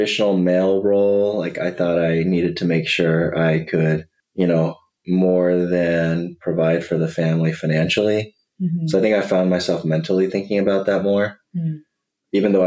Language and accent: English; the South, United States; I'm from the South, and in the South, you get married and have kids a little sooner than people in the North.